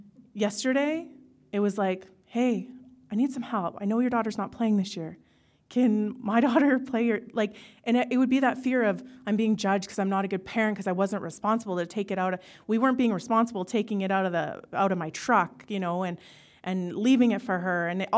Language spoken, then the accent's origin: English; Edmonton, Alberta, Canada; So yesterday, I'm from Edmonton, and so it's about 2.5 hour drive.